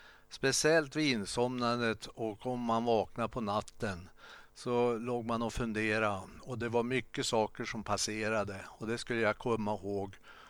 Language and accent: Swedish; Örnsköldsvik, Västernorrland County, Sweden; När det gäller min hemstad, Örnsköldsvik, så måste jag faktiskt få gnälla lite grann. Eftersom jag bor mitt i stan, nära torget